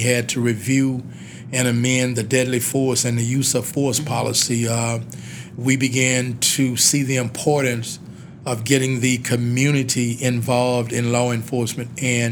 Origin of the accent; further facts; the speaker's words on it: Louisiana, United States; Louisiana is my home state.